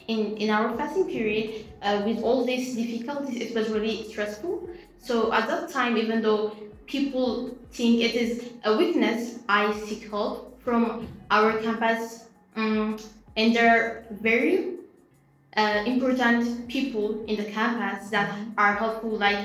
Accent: Ethiopia; now in Abu Dhabi, United Arab Emirates; and I'm from Ethiopia.

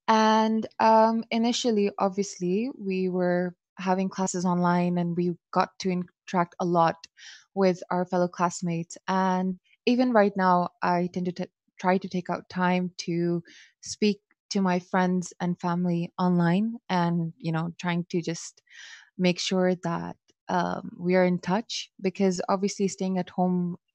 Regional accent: Dubai, United Arab Emirates; I am from Pakistan, but I have been born and brought up here in Dubai.

